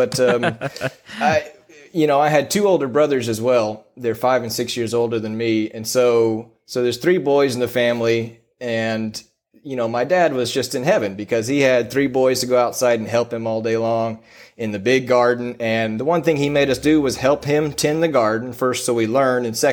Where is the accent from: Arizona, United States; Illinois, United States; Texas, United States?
Texas, United States; Victoria; And so we grew up in Victoria, Texas. Our family had a little 22-acre place outside of town.